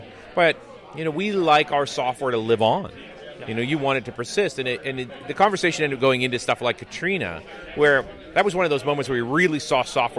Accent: Vancouver, British Columbia, Canada; We started September 19th in my hometown in Vancouver, British Columbia.

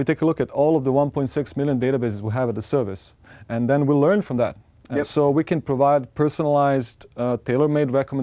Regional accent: Serbia; English is a second language; I'm from Serbia.

